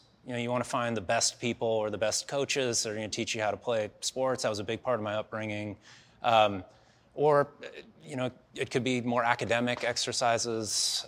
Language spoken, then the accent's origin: English; Seattle, Washington, United States; now in California, United States; I grew up on the West Coast. I was raised in Seattle. I'm a native Californian. I still live in California